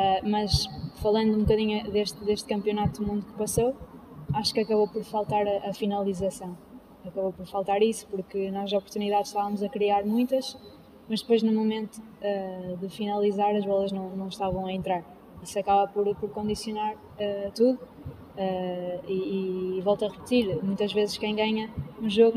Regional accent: Portugal; aqui da Oliveira das Mães, que é de onde eu sou também natural.

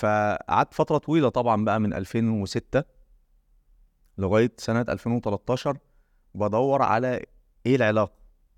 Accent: Sidi Salem, Kafr El Sheikh Governorate, Egypt; اصلا من كفر الشيخ، من مركز سيدي سالم، عشان الناس تبقى عارفه اصلي يعني، وقريه اسمها ابو عليوه، ولكن انا مقيم في محافظه كفر الشيخ من سنين، من يوم ما اتولدت يعني

